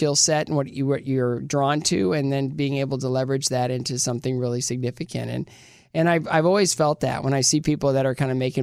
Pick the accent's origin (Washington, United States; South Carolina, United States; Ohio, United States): Ohio, United States; Bowling Green; No, it was really small. Like, the joke about Bowling Green is it's in that really flat part of Ohio.